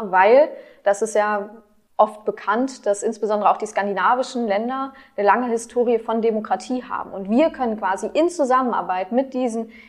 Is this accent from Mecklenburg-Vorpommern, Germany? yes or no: yes; Tessin, Mecklenburg-Vorpommern, Germany; Ich bin in Tessin im Landkreis Rostock aufgewachsen. Das wurde ja auch schon so ein bisschen gesagt. Bin also Landeskind, wenn man das so sagen möchte. Bin aber allerdings für mein Bachelorstudium einmal kurz weggegangen, nämlich nach Dresden